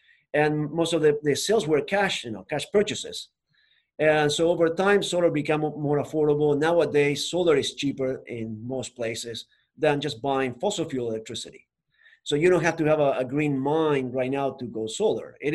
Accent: Argentina; So I'm from Argentina, the bottom of the continent.

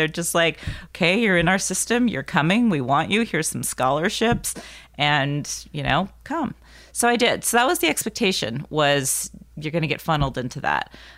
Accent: Oregon, United States; also born or lived in Bay Area; Well, I grew up in Oregon, and then we moved in 86 to Northern California, to the Bay Area.

